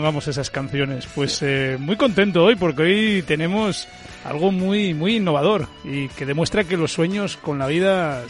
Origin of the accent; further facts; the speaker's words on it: Oviedo, Asturias, Spain; Bueno, nada, yo es que también soy de Oviedo y me pierde.